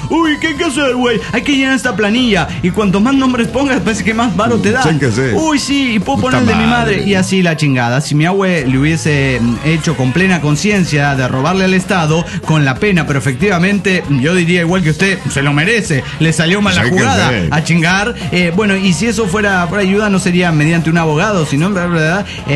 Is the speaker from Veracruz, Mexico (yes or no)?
no; Mexico City, Mexico; Soy el ilusionado del DF mexicano.